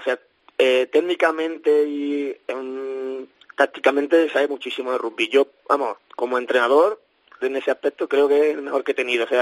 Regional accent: Seville, Andalusia, Spain; Sí, sí, soy sevillano.

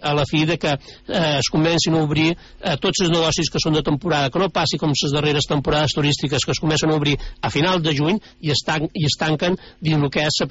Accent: Balearic Islands, Spain; jo crec que com a menorquins

